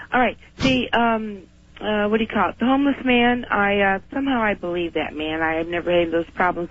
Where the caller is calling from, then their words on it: Tri-Cities, Washington, United States; I'm calling from the Tri-Cities in Washington.